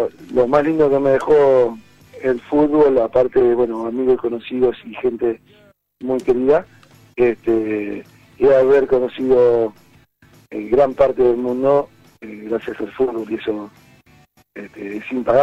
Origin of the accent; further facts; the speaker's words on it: Argentina; moved away as an adult; lo que somos los argentinos